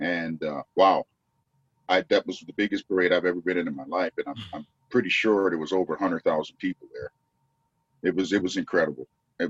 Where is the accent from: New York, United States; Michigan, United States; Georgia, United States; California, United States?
New York, United States; also born or lived in Ocala, Florida; The move started when I was about 3 years old. And we moved to New York from Ocala, Florida.